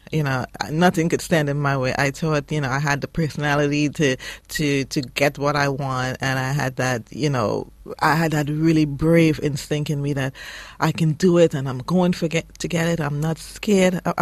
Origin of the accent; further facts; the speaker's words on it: Trinidad & Tobago; Originally, yeah. Born and raised in Trinidad.